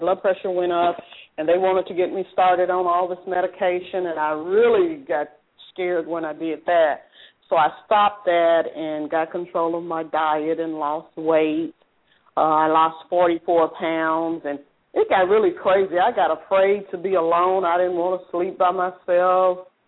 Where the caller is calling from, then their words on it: Memphis, Tennessee, United States; I'm calling from Memphis.